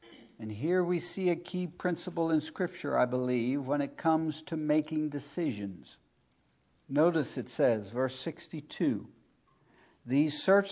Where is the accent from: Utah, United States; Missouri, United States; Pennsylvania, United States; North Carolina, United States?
North Carolina, United States; Where are the men? I'm from Harnett County. I get the Harnett County Daily Record.